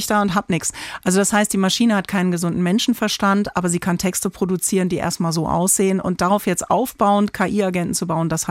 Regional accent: Germany; Wir sind beide Deutsche. Wir sind in derselben Kultur aufgewachsen.

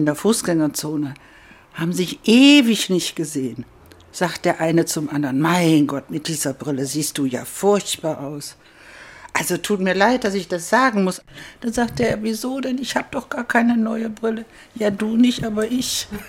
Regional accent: Rhineland, Germany; Außerdem bin ich ja ein Rheinländer.

